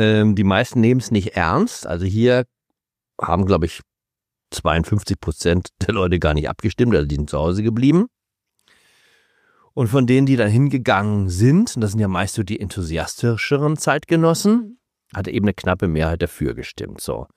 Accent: Hamburg, Germany; Ich habe meine Heimatstadt gar nicht wiedererkannt.

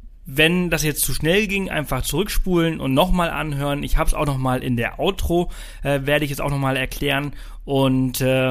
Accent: Balearic Islands, Spain; Früher bin ich viel zwischen Mallorca und Deutschland geflogen. Ich bin ja auf Mallorca aufgewachsen und meine Großeltern haben in Deutschland gelebt.

